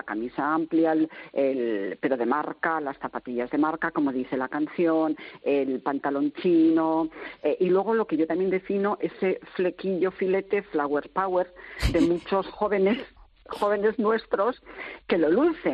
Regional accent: Navarre, Spain; desde las Islas Canarias hasta Navarra, de donde yo vengo

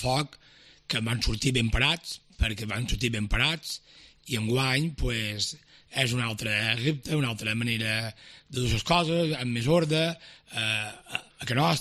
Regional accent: Es Mercadal, Balearic Islands, Spain; soc president del Mercadal, que jo és el meu club, és el meu poble

